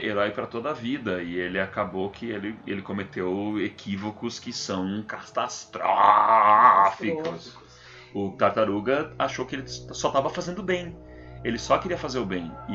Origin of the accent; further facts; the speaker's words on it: Brazil; E essa parte em especial, enquanto brasileiro, eu fico dolorido